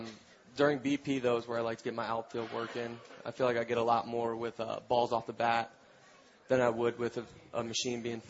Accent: Florida, United States; Well, I'm from Florida. I went to school

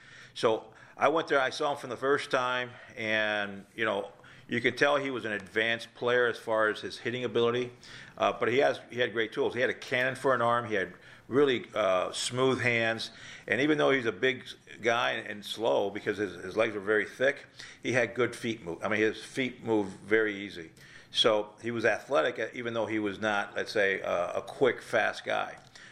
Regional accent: Florida, United States; I am very proud about it in the sense that from where I came up, I grew up in South Florida.

